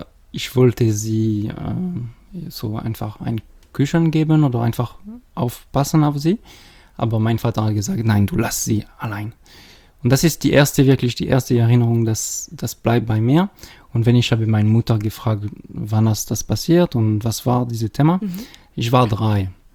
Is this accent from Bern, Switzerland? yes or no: no; Geneva, Switzerland; born there; German is a second language; now in Schaffhausen, Switzerland; wie gesagt. Ich lerne Deutsch. Ich bin in Schaffhausen seit 5 Jahren hergekommen.